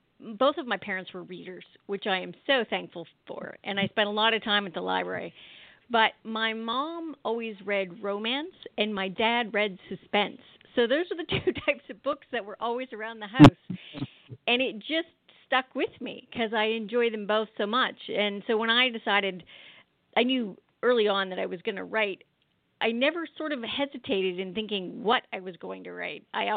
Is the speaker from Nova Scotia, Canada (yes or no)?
yes; Nova Scotia, Canada; I was born and raised in Nova Scotia, actually.